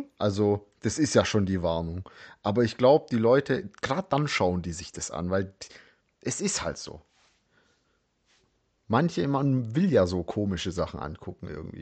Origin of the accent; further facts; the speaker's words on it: Stuttgart, Baden-Württemberg, Germany; Ich komme aus Stuttgart.